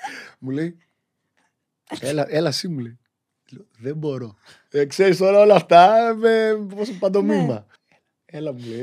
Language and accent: Greek; Chania, Crete, Greece; now in Thessaloniki, Greece; ο λόγος που έφυγα από τα Χανιά της Κρήτης για να πάω στη Θεσσαλονίκη